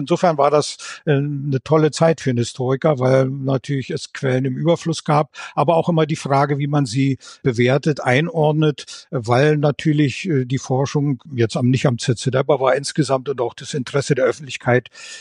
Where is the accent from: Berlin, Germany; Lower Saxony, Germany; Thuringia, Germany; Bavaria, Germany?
Berlin, Germany; moved away; also born or lived in Mariánské Lázně, Czechia / Prague, Czechia; Ja, ich bin ja in Marienbad in der Tschechoslowakei geboren, dann aber als Kind schon nach Ost-Berlin gekommen, 1963. Wir haben dann aber nochmal wegen der beruflichen Tätigkeit meines Vaters, der im Außenhandel der DDR gearbeitet hat, viele Jahre in Prag verbracht dann später.